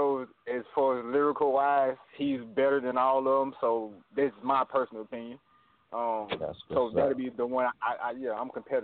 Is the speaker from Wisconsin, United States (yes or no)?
no; Atlanta, Georgia, United States; Oh, you know, I'm from Atlanta, so, I mean, hats off